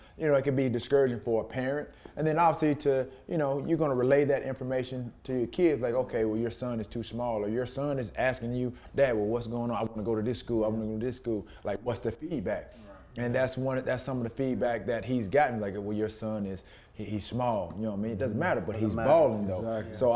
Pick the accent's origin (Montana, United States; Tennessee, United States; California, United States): California, United States; San Francisco; I come from San Francisco, you know, where they take